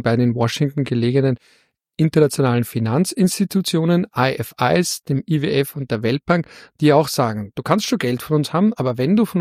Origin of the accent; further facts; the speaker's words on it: Austria; Aber als Österreicher erinnert es mich eher an die Zeit